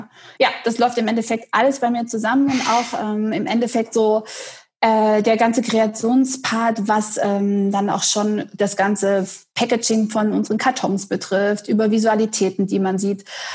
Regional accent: Dresden, Saxony, Germany; born there; now in Detmold, Germany; Ich bin geboren in Dresden und hatte schon einige Stationen in meinem Leben jetzt hinter mir. Und bin jetzt in Detmold, wo der Firmensitz von Tamaris ist. Und ja, lebe da jetzt

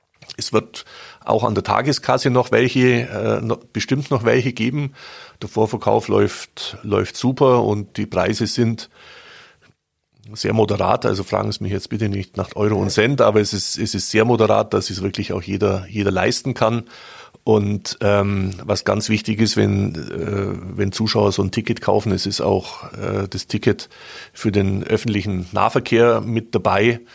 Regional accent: Augsburg, Bavaria, Germany; ich bin ja auch zwischen Lech und Wertach geboren im Vincentinum

